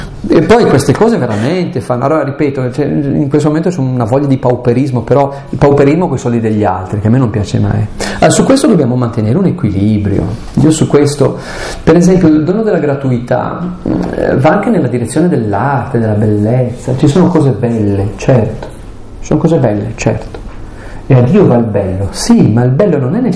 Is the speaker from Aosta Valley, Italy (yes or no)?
yes; Aosta Valley, Italy; Io su questo sono abbastanza feroce, sai perché valdostano. Dalle mie parti c'è una tradizione molto molto bella.